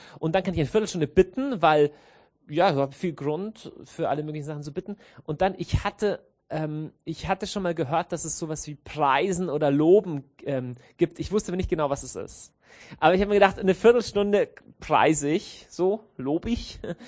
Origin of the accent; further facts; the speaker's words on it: Deggendorf, Bavaria, Germany; now in Munich, Germany; Ich komme gebürtig ursprünglich aus dem Niederbayerischen.